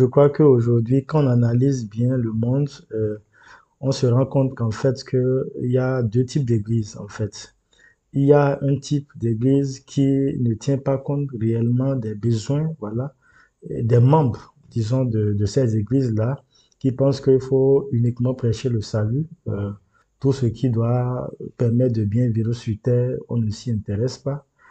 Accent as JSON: {"language": "French", "country": "Benin", "said": "je leur dis que je suis béninois"}